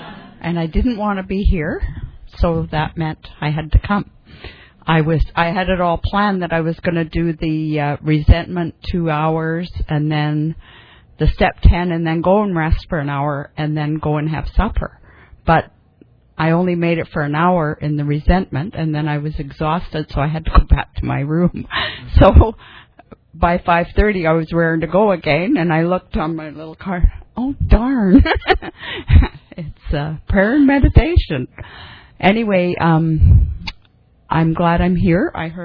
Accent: Winnipeg, Manitoba, Canada; I'm here from Winnipeg, Canada

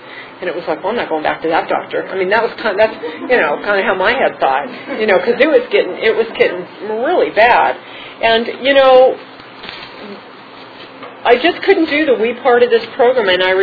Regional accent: Glendale, California, United States; And you know, when I was a little girl, I was born and raised in Glendale, California

